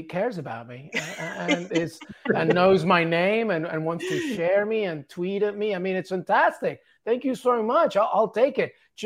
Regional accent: England, United Kingdom; also born or lived in Peru; No, are you kidding? I'm Peruvian. I'm an absolute mess. No, my best friend, one of my best friends growing up in England is Japanese.

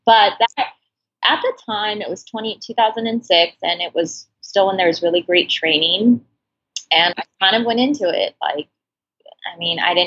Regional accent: Cerritos, California, United States; I grew up in a household where it's pretty traditional.

